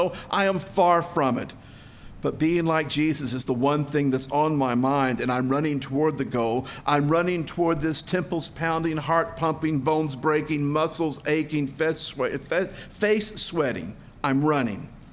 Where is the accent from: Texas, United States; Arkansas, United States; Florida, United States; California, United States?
Texas, United States; I'm not a Hebrew born of Hebrews, but you all know that I am a Texan born of Texans.